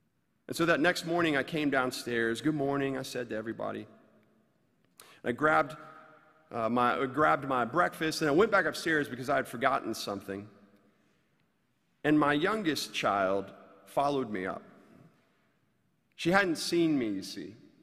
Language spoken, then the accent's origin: English; Florida, United States; Growing up in Florida as I did, having my shirt off for half of my childhood in the sunshine